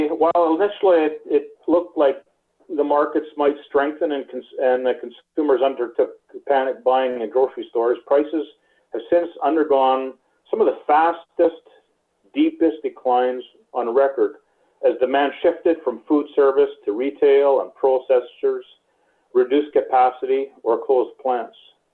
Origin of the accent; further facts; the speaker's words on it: Manitoba, Canada; I'm a producer from Manitoba